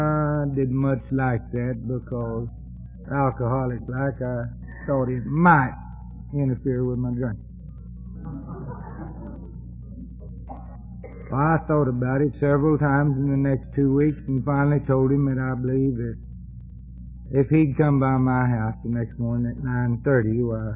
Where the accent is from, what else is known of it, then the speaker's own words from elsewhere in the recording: Texas, United States; born there; I was born in West Texas and became an alcoholic